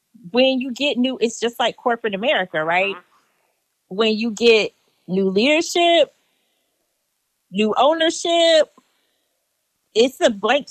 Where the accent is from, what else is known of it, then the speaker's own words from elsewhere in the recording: Florida, United States; because, you know, I am from Florida.